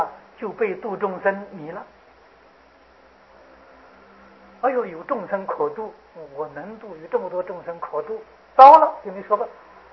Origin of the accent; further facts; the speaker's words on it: China; 我们中国人讲那个树成精了，树成精了啊